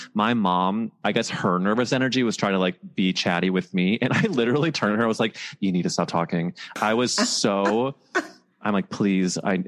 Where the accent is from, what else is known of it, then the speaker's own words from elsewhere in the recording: Midwest, United States; We had a lot of I'm from the Midwest. We had Midwestern.